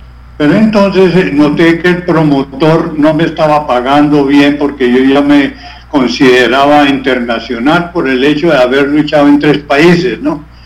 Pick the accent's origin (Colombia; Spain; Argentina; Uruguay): Colombia; yo era el que, como colombiano, llevaba mucho público.